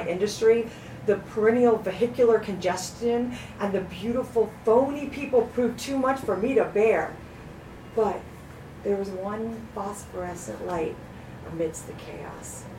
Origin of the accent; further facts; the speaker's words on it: East Coast, United States; I'm from the East Coast. Home, you don't play that game.